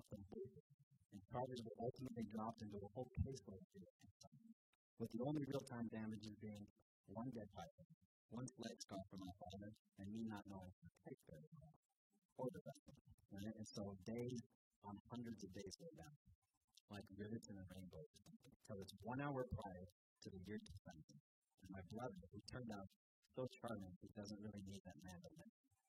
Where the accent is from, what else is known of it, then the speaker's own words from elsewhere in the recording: Simi Valley, California, United States; And at 5:15 we were cresting the freeway passing in my hometown. And the wildest brush fires in Simi Valley history